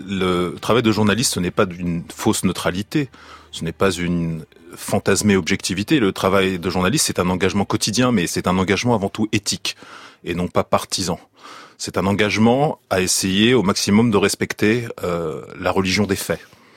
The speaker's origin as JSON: {"language": "French", "country": "France", "said": "Je suis français, ma maison c'est la France, et j'ai en plus des origines très riches, évidemment du côté polonais et aussi mes origines juives."}